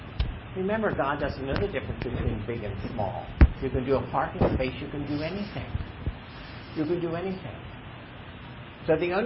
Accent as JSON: {"language": "English", "region": "Pennsylvania", "country": "United States", "tie": "born or raised there", "said": "where I grew up in Pennsylvania, we could see the rain coming across the wheat fields?"}